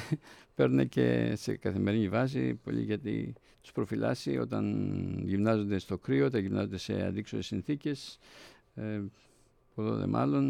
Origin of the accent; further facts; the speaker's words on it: Peloponnese, Greece; φέτος στην πατρίδα μου στη Λακωνία